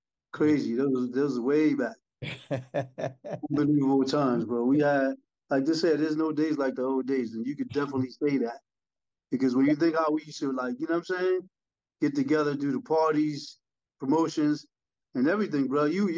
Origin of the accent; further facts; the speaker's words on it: Liberia; moved away; Man, listen, coming up as a DJ was a great way, man. I came from West Africa.